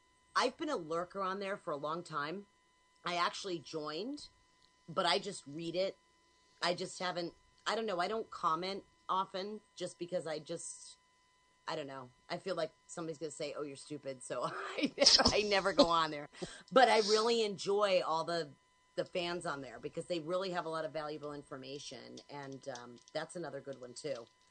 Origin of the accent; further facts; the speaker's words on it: Daytona Beach, Florida, United States; Well, I'm in the middle of the woods, and having spent so much time in Daytona Beach growing up, I kind of feel starved.